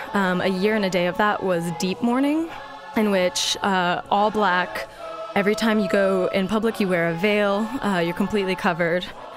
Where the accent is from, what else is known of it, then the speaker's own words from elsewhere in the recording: Atlanta, Georgia, United States; I've grew up in the South. I was born and raised just outside of Atlanta, and I've never felt connected to that kind of Dixie ideology.